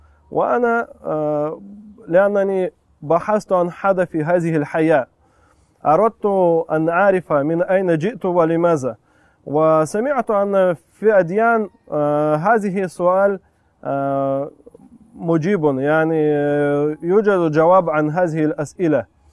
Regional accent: Russia; born there; Arabic is a second language; أصلا أنا كنت مولود في روسيا، مولود في روسيا في منطقة ما كان فيها الإسلام، ما كان فيها إسلام أصلا، يعني كان فيه بعض مسلمين ولكن الإسلام غير منتشر، خاصة في أيام الشيوعية.

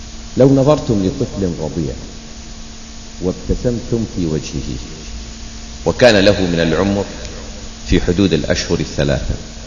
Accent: Hejaz, Saudi Arabia; عندنا في الحجاز لغة دارجة

